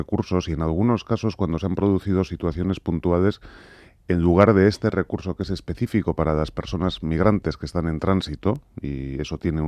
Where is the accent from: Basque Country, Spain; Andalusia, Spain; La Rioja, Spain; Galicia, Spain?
Basque Country, Spain; San Sebastián; yo creo que ha sido irrespetuosa absolutamente y ofensiva para los que somos donostiarras